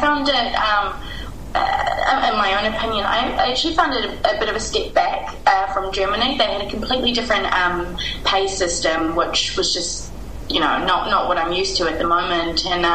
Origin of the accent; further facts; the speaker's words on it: New Zealand; As a New Zealander, I have the right to complete a 1-year working holiday visa in 25 different countries